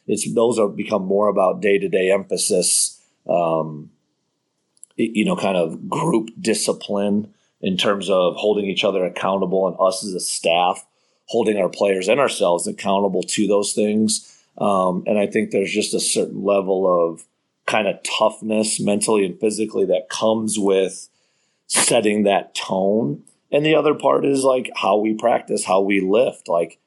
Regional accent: Chicago, Illinois, United States; also born or lived in Columbus / Michigan; You know, I moved here from the Midwest, you know, from, I was in Columbus and Michigan before that, and grew up in suburban Chicago.

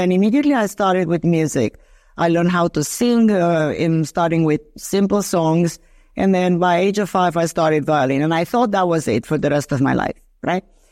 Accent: Romania; English is a second language; as I grew up in Romania

